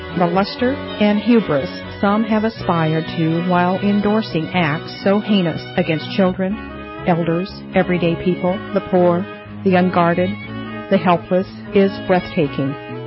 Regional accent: Great Lakes, United States; I grew up on the Great Lakes and recognize a seaworthy vessel when I see one.

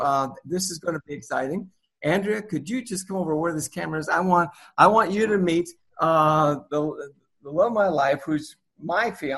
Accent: California, United States; I grew up in Southern California. I wanted to be an entertainer.

